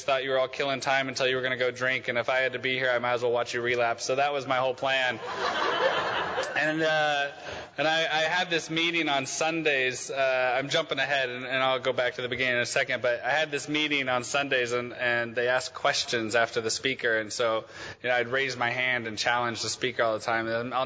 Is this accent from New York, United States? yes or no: no; Oregon, United States; I come from Oregon, so I come from a tiny little shit town in the Willamette Valley, and I hated it.